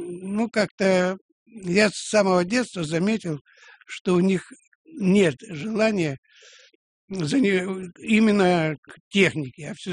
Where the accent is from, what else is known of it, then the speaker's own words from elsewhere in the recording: Krasnodar Krai, Russia; Да, я из Краснодарского края. Родился на Кубани, в совхозе «Венцы Заря», красивое название, да. Улькевичского района Краснодарского края.